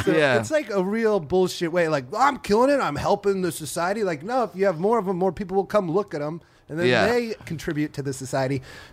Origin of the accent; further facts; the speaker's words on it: Iowa, United States; I grew up in Iowa, never really left Iowa.